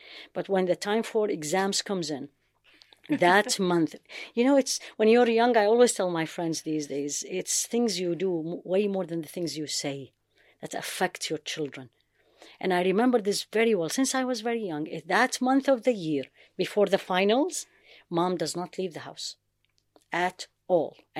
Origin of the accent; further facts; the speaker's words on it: Baghdad, Baghdad Governorate, Iraq; I grew up in Baghdad, actually.